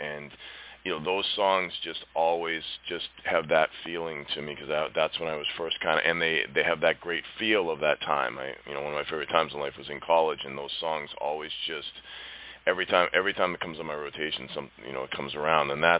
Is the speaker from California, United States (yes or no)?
no; Boston, Massachusetts, United States; I want to represent Yo since I'm from Boston.